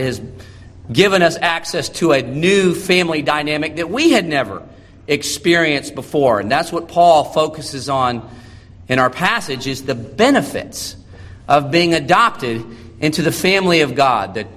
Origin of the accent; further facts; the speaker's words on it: the Carolinas, United States; I'm from the Carolinas, and we never experienced a white Christmas.